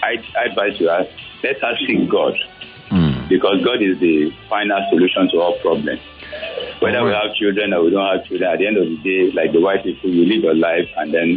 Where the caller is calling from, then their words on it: Ikorodu, Lagos, Nigeria; Peter, I'm calling from Ikorodu.